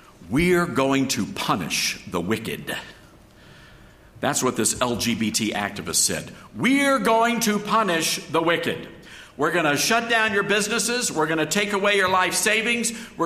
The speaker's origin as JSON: {"language": "English", "town": "Memphis", "region": "Tennessee", "country": "United States", "said": "Because, look, I'm from Memphis, Tennessee. Where I come from, everybody's a Baptist in Memphis. Even the Catholics are Baptist in Memphis, Tennessee."}